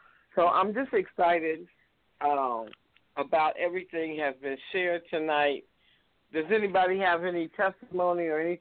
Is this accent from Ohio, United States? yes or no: yes; Ohio, United States; the spotlight was put on my home state of Ohio